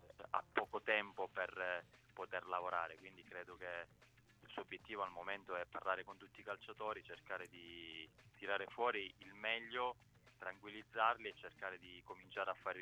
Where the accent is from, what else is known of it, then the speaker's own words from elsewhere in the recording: Sicily, Italy; anche io sono siciliano, quindi a Trapani per me è stato bellissimo giocare nella mia terra.